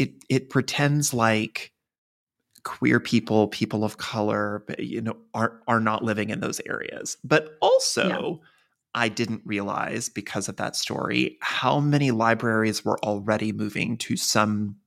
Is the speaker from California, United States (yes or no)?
no; Texas, United States; I grew up in Texas and yeah, it's conservative and it votes very red